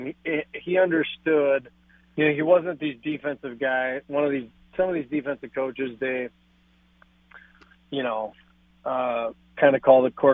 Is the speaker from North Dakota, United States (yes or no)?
yes; North Dakota, United States; I grew up in North Dakota, right?